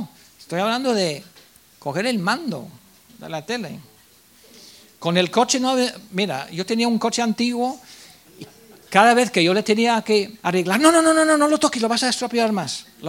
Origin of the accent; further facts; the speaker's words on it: England, United Kingdom; mi pueblo es un pueblo por ahí escondido ahí en el centro de Inglaterra.